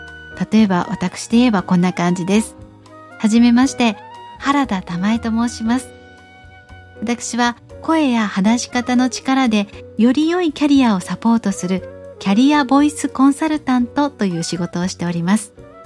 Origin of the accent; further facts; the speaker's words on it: Fukuoka, Japan; 福岡市出身です。